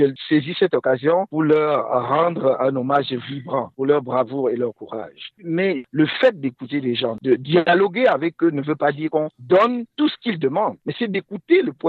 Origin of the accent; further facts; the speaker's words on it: Cameroon; ce que nous appelons ici chez nous au Cameroun la crise anglophone.